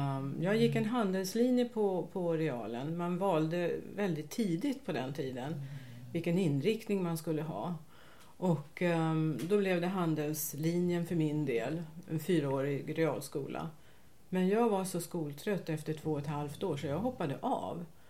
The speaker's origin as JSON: {"language": "Swedish", "town": "Stockholm", "region": "Stockholm County", "country": "Sweden", "tie": "born or raised there", "said": "Nej, men då har vi ju nästan varit grannar, för jag är uppvuxen på"}